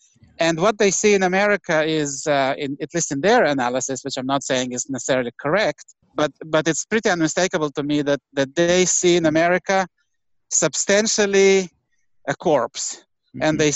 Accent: Israel; also born or lived in Soviet Union; I come from the old world. I was born in the Soviet Union and lived most of my life in Israel

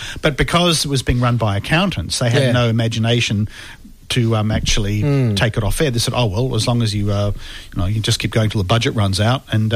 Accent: St Kilda, Victoria, Australia; from St Kilda. I grew up in St Kilda. I have good street cred in St Kilda. I grew up at 45 Carlisle Street.

